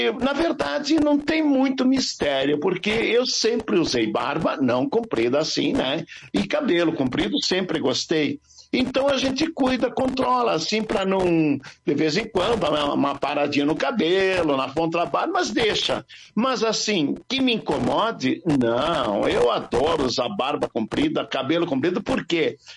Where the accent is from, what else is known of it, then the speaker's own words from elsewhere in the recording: Água Santa, Rio Grande do Sul, Brazil; Dia 22, Água Santa, minha terra natal, porque eu não podia, fazia anos que eu queria fazer lá, né?